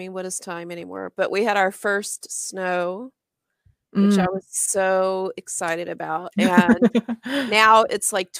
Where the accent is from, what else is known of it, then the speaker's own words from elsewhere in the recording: Louisiana, United States; I grew up in Louisiana, so yeah. I know what that southern weather is like.